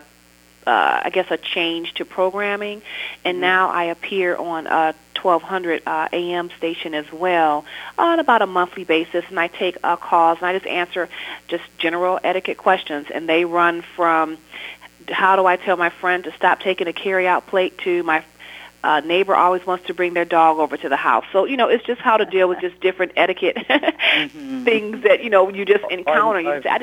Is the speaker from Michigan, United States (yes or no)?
yes; Detroit, Michigan, United States; No, actually, I'm from Detroit.